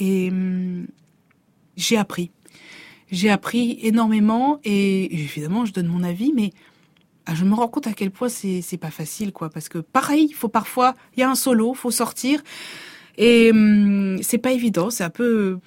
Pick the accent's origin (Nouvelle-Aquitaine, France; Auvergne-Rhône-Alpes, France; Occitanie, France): Nouvelle-Aquitaine, France; Bordeaux; born there; je suis née à Bordeaux en 1981